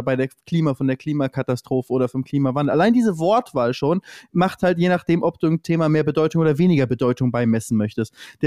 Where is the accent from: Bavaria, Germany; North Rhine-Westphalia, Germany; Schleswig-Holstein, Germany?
Schleswig-Holstein, Germany; Lübeck; Ich komme ja aus dem Norden, aus Lübeck